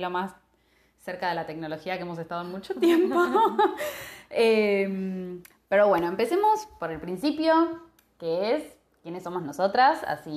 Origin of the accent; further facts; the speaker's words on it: Haedo, Buenos Aires Province, Argentina; moved away as an adult; now in Seattle, United States; Yo nací y crecí en Buenos Aires, en zona oeste de la provincia de Buenos Aires, en Aedo, más precisamente.